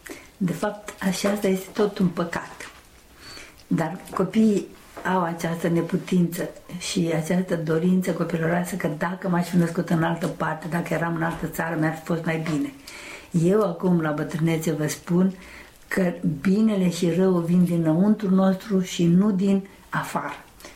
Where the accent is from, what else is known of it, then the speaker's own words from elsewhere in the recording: Romania; born there; Și dacă m-am născut în România, eu sunt bucuroasă că m-am născut în România